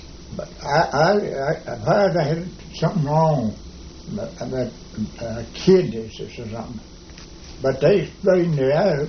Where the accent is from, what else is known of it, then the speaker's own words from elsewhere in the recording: Florida, United States; I had 30 days and 8 days traveling down because I was from Florida